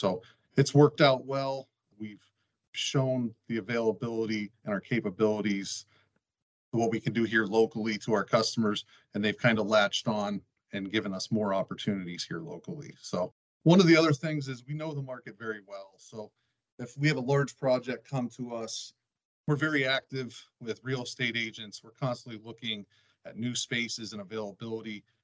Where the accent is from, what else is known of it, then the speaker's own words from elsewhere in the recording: Titusville, Pennsylvania, United States; Yeah, so I grew up in Titusville, Pennsylvania. So I'm from Western PA here.